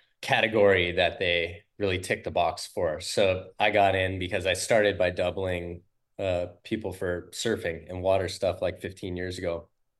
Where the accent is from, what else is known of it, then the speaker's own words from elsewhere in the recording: Hawaii, United States; So I'm born and raised on the North Shore of Oahu in Hawaii, which is kind of like the center of the surf world